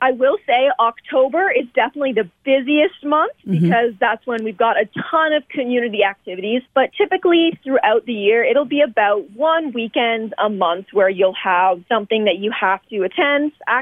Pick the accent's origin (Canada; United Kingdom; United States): Canada; Meaford, Ontario; You don't even need to live in Beaver Valley. I'm from Meaford, actually.